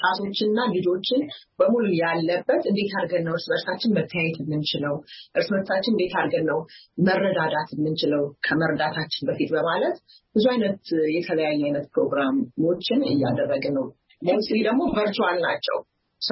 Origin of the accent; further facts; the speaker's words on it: United States; ማለት አሜሪካ ውስጥ ነው ያደኩት።